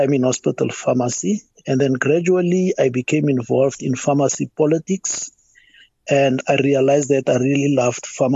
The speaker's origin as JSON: {"language": "English", "town": "Kimberley", "region": "Northern Cape", "country": "South Africa", "tie": "born or raised there", "said": "I was born in Kimberley over in the Northern Cape. That's where I grew up, and I had my high school education in Kimberley in a Roman Catholic high school."}